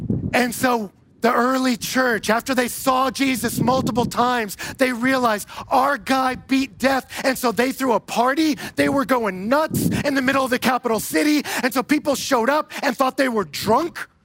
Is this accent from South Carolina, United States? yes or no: no; Houston, Texas, United States; So I'm from Texas originally. Okay, 7 or 8, all right. And so I grew up going to the Houston Livestock Show and Rodeo every single year